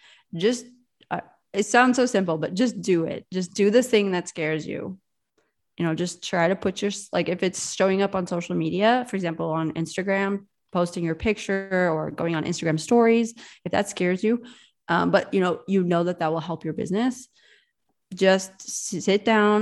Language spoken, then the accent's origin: English; Indiana, United States; now in Latvia; I'm from Indiana. I grew up in the U.S., but then I moved to Europe, and I've spent over 10 years of my life living here now in Europe